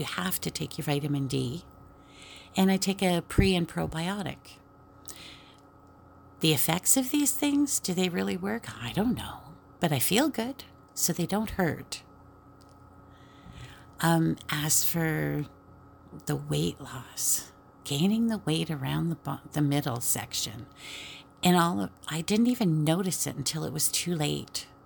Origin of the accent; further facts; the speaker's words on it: Canada; Well, I am Canadian. My sweat should smell like maple syrup